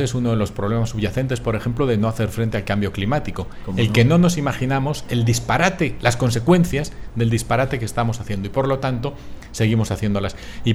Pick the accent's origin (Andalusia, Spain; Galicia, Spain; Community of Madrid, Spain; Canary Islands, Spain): Community of Madrid, Spain; Madrid; Y además se da la circunstancia de que yo de pequeño en Madrid vivía